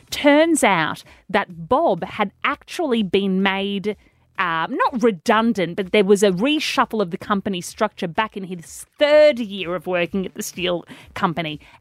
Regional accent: France; accent: French; English is a second language; This radio show would struggle without my bloody French accent.

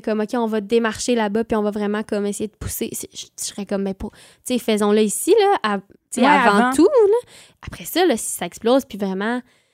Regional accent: Quebec, Canada; accent: Québécois; j'ai un accent super québécois dans cette chanson-là

